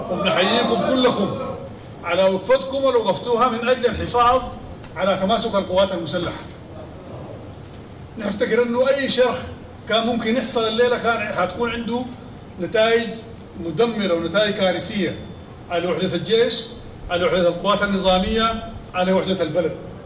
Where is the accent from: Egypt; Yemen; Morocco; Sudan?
Sudan; نحن هنا أبناء السودان